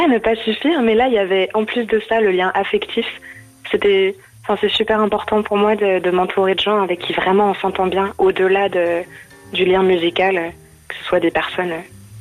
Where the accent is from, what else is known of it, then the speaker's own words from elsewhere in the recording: Reims, Grand Est, France; born there; je suis née à Reims